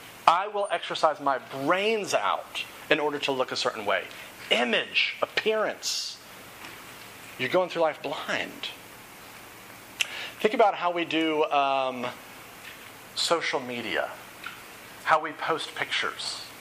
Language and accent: English; Texas, United States; Now, I grew up in Texas, and a lot of my friends that I went to high school with went to a big Christian university in Texas